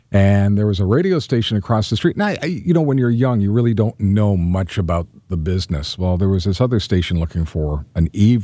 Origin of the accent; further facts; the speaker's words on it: England, United Kingdom; born there; I was born in England.